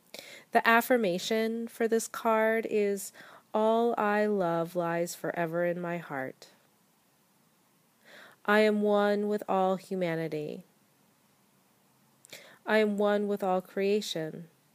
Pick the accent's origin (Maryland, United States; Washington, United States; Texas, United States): Maryland, United States; Baltimore; My hometown of Baltimore has been in a bit of a uprising.